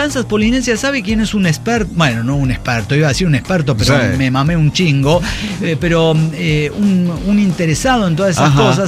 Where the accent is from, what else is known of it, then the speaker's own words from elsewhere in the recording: Mexico City, Mexico; Soy de Ciudad de México.